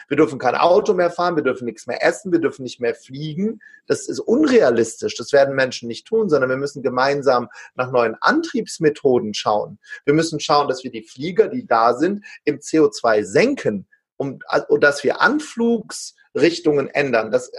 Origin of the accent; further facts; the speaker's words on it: Wuppertal, North Rhine-Westphalia, Germany; now in Limburg, Germany; Es gab im Vergleich zu der Zeit, wo ich aufgewachsen bin, in einer Großstadt in Wuppertal, da gab es keinen Bioladen.